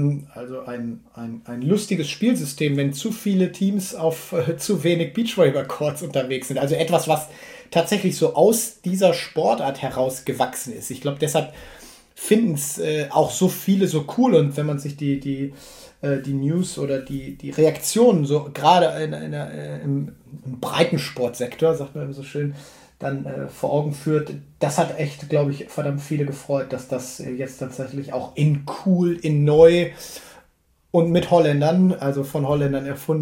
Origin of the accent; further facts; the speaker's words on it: Münster, North Rhine-Westphalia, Germany; born there; fand Münster immer extrem gut, nicht nur aufgrund der tollen Kaffeeröstereien dort, sondern weil es natürlich auch meine Geburtsstadt ist.